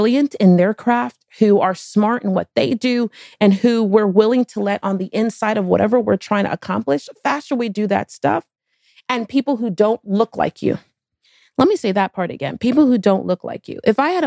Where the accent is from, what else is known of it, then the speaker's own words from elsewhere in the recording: Miami, Florida, United States; I'm born and raised in Miami for those of you who don't know.